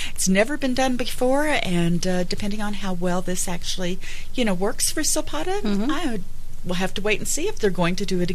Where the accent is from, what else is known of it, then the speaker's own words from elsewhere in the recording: Texas, United States; Texas is my home state.